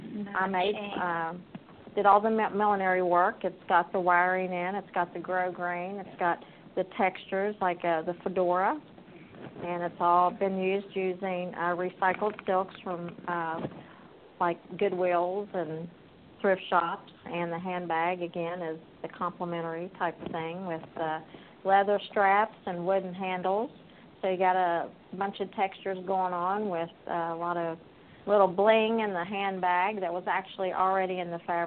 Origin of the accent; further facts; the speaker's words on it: Huntington, West Virginia, United States; born there; now in Ohio, United States; I was born in Huntington, West Virginia, and I went to Marshall University and did my undergraduate and my graduate work there. And in 2000, my husband and I moved to Ohio and bought an 86-acre farm, as is.